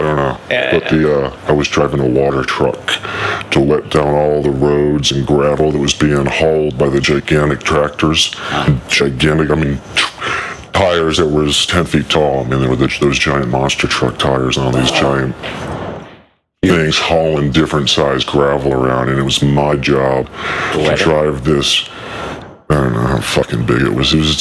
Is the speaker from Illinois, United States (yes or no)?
no; Richmond, Virginia, United States; also born or lived in Grand Rapids, Michigan; I'm from Richmond, the capital of the Confederacy. And I was born in Michigan, Detroit. My father's from Detroit. I was born in Grand Rapids. But raised in the the capital of the Confederacy